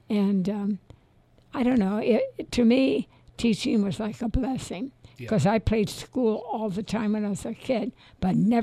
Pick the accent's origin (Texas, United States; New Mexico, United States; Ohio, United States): Ohio, United States; Tiffin; Yes, as a young girl. I was from Tiffin.